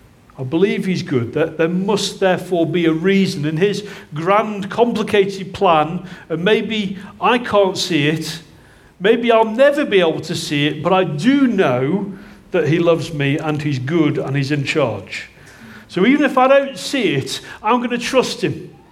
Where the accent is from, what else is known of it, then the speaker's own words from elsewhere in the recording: United Kingdom; I speak as a British person to myself